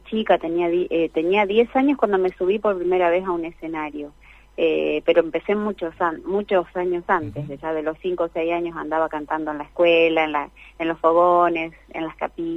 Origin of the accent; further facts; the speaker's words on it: Reconquista, Santa Fe, Argentina; born there; yo nací en Reconquista, Santa Fe. Estoy muy cerquita del Chaco. Por eso mi tonada tiene por ahí esas ondulaciones casi paraguayas.